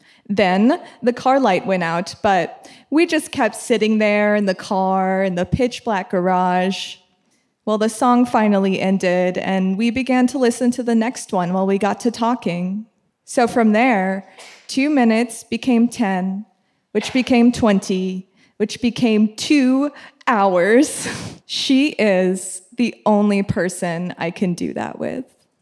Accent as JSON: {"language": "English", "town": "Roseville", "region": "California", "country": "United States", "tie": "born or raised there", "said": "So I grew up in Roseville, California. Woo! Oh, hey. For those of you who don't know, it's a suburb of Sacramento."}